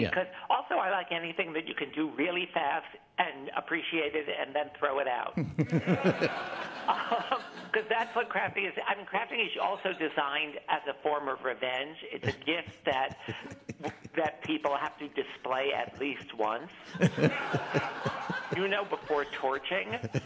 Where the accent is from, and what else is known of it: New Jersey, United States; born or raised there